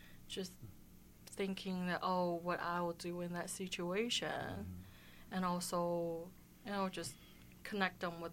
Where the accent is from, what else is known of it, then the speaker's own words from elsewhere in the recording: Shenyang, Liaoning, China; English is a second language; Shenyang is the capital city of Liaoning Province.